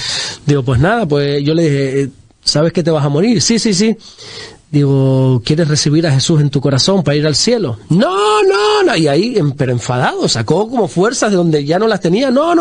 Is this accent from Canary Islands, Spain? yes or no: yes; Canary Islands, Spain; Yo soy de Tenerife, se dice que ahí son los mejores carnavales del mundo, en Tenerife.